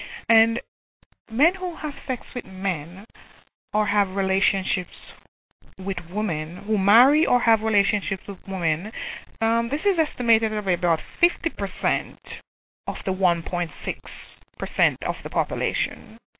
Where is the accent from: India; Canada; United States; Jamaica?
Jamaica; it is time for straight spouse awareness to be taken seriously in my home country, Jamaica